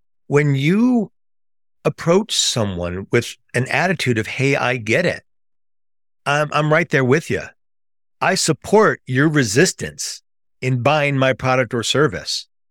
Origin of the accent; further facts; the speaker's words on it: Midwest, United States; Like I grew up in the Midwest. I'm a Jewish guy.